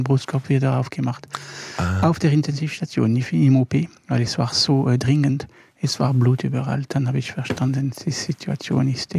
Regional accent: Switzerland; Ich war Schweizer des Jahres in 2010.

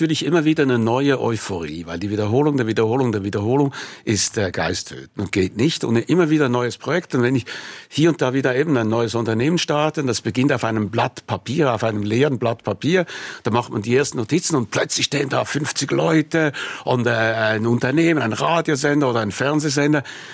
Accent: Switzerland; als Schweizer Journalist erlebt man selten einen Morgen mit Revolution.

